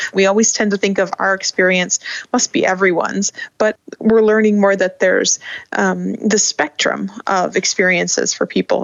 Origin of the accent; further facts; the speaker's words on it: Flint, Michigan, United States; So I think growing up in Flint kind of made me the right person to learn how to tell these stories.